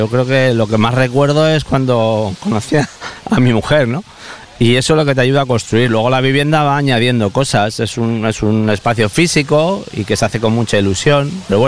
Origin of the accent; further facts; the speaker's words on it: Community of Madrid, Spain; De Madrid también, somos también todos de la misma zona